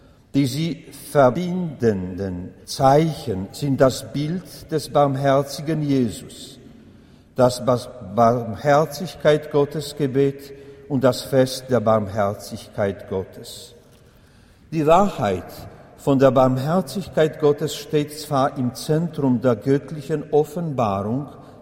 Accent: Kraków, Lesser Poland, Poland; German is a second language; Aber ich komme aus Krakau

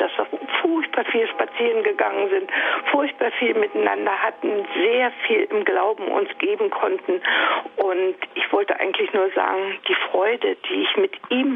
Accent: East Germany, Germany; moved away; ich komme aus dem Osten und bin dann nach dem Westen gegangen

